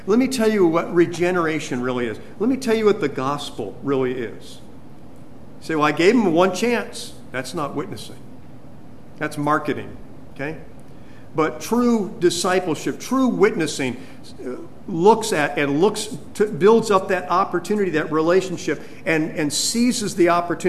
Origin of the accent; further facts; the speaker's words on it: California, United States; the church that I was growing up in California